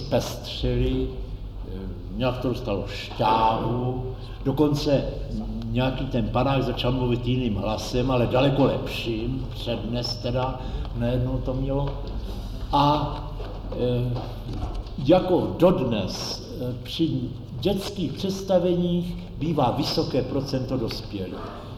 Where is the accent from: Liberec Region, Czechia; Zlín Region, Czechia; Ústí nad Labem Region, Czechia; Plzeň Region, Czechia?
Plzeň Region, Czechia; Plzeň; Jako chlapec jsem jezdil z Plzně do Prahy k strýci na kratší, delší období, na návštěvu, pobyt.